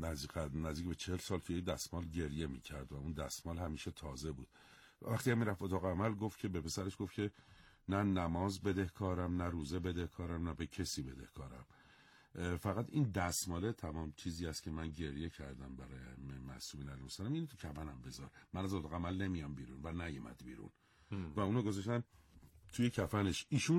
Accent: Iran; بعد فهمید من ایرانی هستم

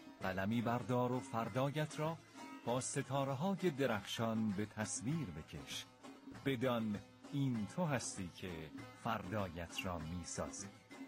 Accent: Hamadan, Iran; ولی همدان ما که تا منفی 2 درجه هم رکورد زد در همین شبانه روزی که سپری

